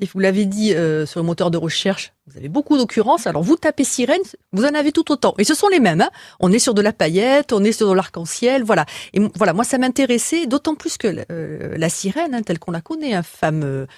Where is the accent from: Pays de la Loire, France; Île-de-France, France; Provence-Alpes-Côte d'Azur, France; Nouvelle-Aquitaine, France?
Nouvelle-Aquitaine, France; Talence; Et je suis de Talence, exactement.